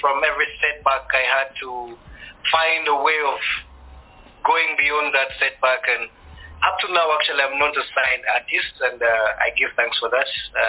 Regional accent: Uganda; also born or lived in Kenya / Tanzania; now in Rwanda; I was born in Uganda, born a refugee, because I'm Rwandan. I grew up in Uganda and all these other different parts of East Africa, namely Kenya, Tanzania. And then after that, I had to go back to Rwanda to embrace my roots

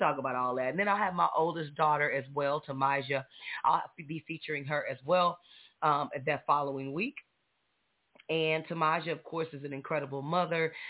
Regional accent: Fort Worth, Texas, United States; You know, we're both from Texas. You know, both, you know, she's raised in Houston. I'm raised in Dallas, Fort Worth specifically.

